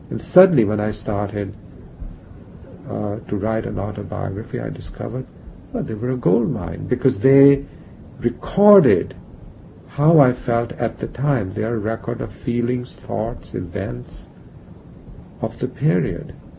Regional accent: India; I was brought up in India during the waning light of the British Empire, if I can put it that way.

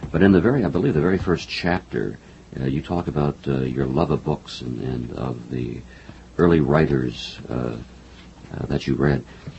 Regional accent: Midwest, United States; Midwesterners have that same feeling. I'm from the Midwest, and we all felt that we had to leave.

